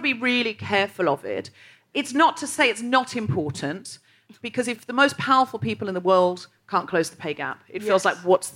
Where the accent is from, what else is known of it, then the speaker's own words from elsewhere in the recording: Gold Coast, Queensland, Australia; Excuse me, I'm from the Gold Coast.